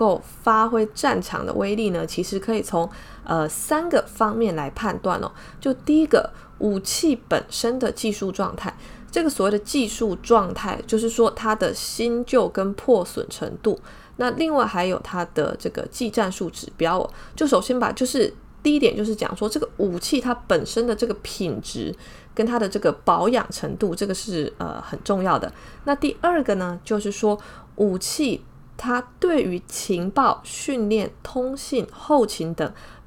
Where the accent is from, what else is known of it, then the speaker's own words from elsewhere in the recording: Taiwan; 那就像是这个我们台湾这边也非常的多哦